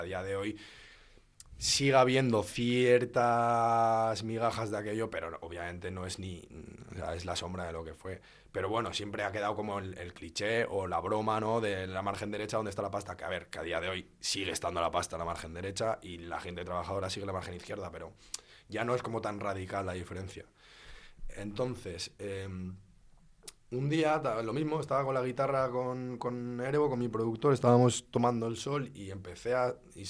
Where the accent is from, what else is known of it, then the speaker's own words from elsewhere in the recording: Basque Country, Spain; porque yo también soy de Ezkerraldea